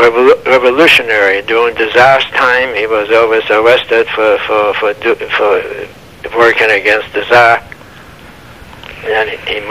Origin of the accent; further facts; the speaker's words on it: Germany; now in Washington, United States; That's where I came from Germany here to Washington.